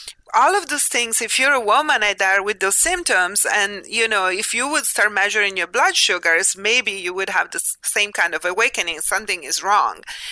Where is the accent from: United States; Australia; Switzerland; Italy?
Italy; And my family in Italy, because I'm from Italy